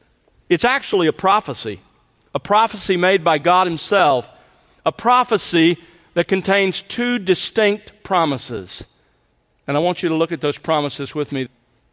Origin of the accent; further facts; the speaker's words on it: Alabama, United States; I grew up in South Alabama. We had a lot of snakes, water moccasins and other kinds.